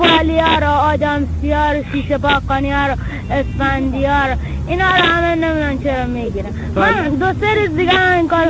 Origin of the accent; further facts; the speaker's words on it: Herat, Afghanistan; now in Iran; من هراتی.